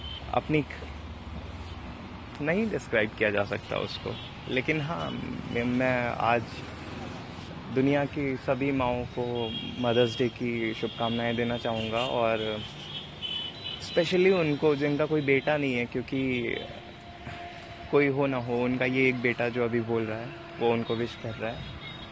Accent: Lucknow, Uttar Pradesh, India; और मैं लखनऊ का रहने वाला हूँ, और मैं अभी 21 साल का हूँ, इंजीनियरिंग कर रहा हूँ, यहीं लखनऊ में पढ़ाई कर रहा हूँ।

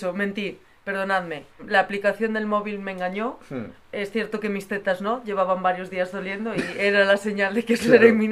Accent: Ourense, Galicia, Spain; moved away; sí soy de Ourense, salgo del armario como persona de Ourense.

